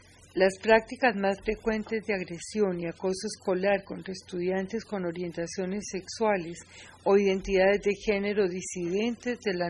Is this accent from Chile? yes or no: no; Colombia; colombiana